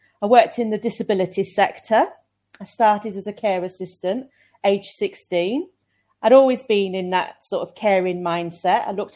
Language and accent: English; Grimsby, Yorkshire and the Humber, United Kingdom; also born or lived in London; I'm from Grimsby. Grimsby is in the northeast, so it's pretty cold at the moment. I used to live in London, so it's a little bit warmer there.